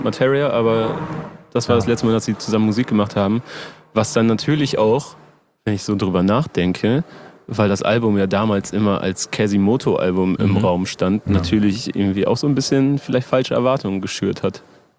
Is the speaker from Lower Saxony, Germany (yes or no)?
yes; Lower Saxony, Germany; ich komme aus der Nähe von Oldenburg